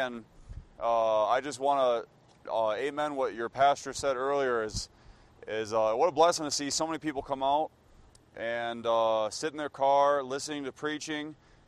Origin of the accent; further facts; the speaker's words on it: Wisconsin, United States; And a little bit about myself, I grew up in Wisconsin on a dairy farm.